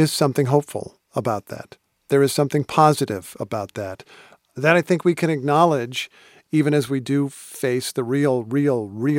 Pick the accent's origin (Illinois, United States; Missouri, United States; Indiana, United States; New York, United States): Indiana, United States; And I'd be reading about the world that I largely hadn't seen growing up in Indiana